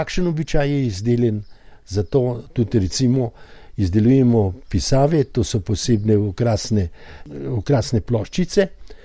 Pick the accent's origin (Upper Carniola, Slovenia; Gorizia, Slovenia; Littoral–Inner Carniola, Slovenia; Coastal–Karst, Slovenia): Upper Carniola, Slovenia; Tržič; Je bil potrdilo, da sem iz Tržiča.